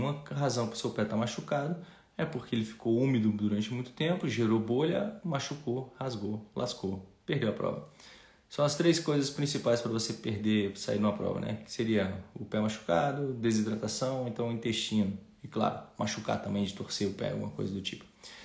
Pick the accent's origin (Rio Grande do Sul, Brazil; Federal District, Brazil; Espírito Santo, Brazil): Federal District, Brazil; Brasília; Pá, pô, sou de Brasília.